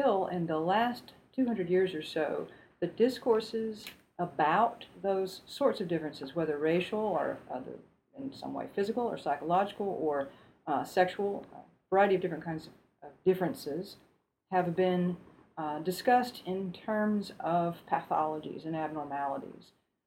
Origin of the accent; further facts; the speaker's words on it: Alabama, United States; my own personal experience growing up in Alabama in the 60s and 70s and living with a lot of the civil rights movement as a child and young person